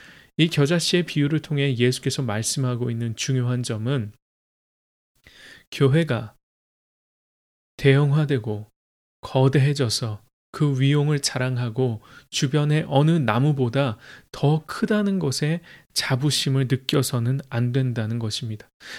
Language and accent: Korean; South Korea; now in United States; 제가 사는 이 미국 땅에서 우리는 한국인으로서